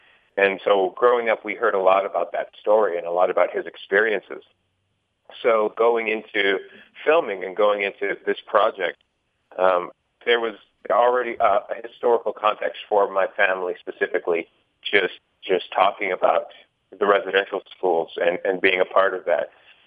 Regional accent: White Earth, Minnesota, United States; also born or lived in Canada; But I was born in Canada, but I grew up mostly in White Earth, I would say.

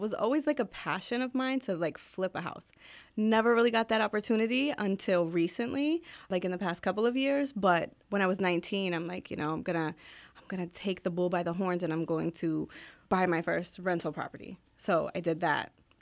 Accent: Allentown, Pennsylvania, United States; now in Whitehall, United States; But yeah, I grew up in Allentown and then transitioned from Allentown to Bethlehem, Nazareth, Easton. Now I live in Whitehall.

